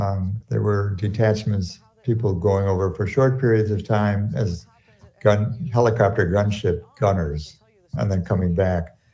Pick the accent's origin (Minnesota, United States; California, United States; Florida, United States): Minnesota, United States; And I'm from Minnesota.